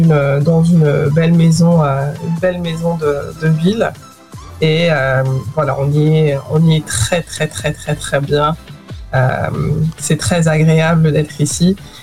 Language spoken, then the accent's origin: French; France; now in United Kingdom; c'est vrai que j'ai grandi en France aussi, une partie de ma vie. Et aujourd'hui, je vis au Royaume-Uni depuis plus d'une décennie.